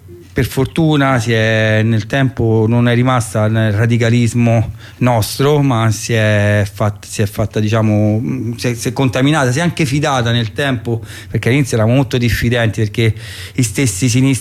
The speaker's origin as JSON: {"language": "Italian", "town": "Fiumicino", "region": "Lazio", "country": "Italy", "said": "io sono di Fiumicino, tu parlo proprio da fiumicinese, io vado a Fiumicino che ha bicicletta"}